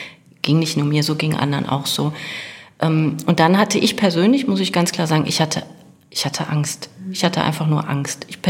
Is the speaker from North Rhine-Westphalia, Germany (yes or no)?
yes; Oberhausen, North Rhine-Westphalia, Germany; born there; also offiziell, bin ich in Oberhausen geboren.